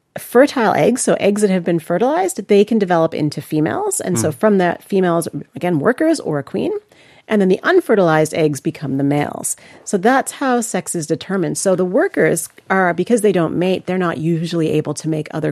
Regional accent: Canada; Like, I'm from Canada originally, and you don't get ants in the winter

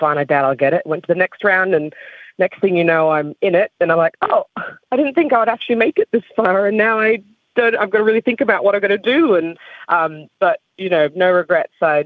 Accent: Solomon Islands; Being from the Solomons and then having a lot of people ask, like, oh, where are you from? And I'd be like, oh, the Solomons.

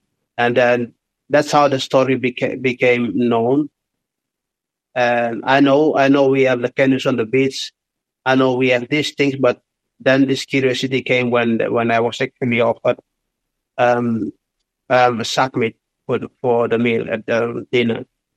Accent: Karoo, New Ireland, Papua New Guinea; I grew up in Karoo village. That's the village. And my mom's from the west coast of New Ireland.

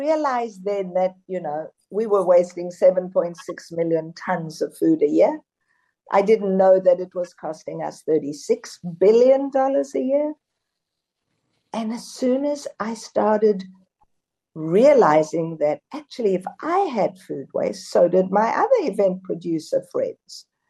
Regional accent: South Africa; born there; moved away; I was born in South Africa and went to visit at one point.

